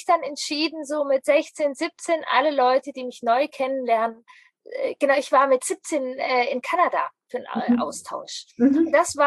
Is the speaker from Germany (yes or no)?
yes; Baden-Württemberg, Germany; Ich bin im Schwabeländle angekommen, geboren, und wir haben im Schwabeländle, also in der Nähe von Stuttgart, in Süddeutschland gelebt. Und ja, das ist, glaube ich, nicht ganz so einfach, als Inder in diese Kultur da reinzukommen.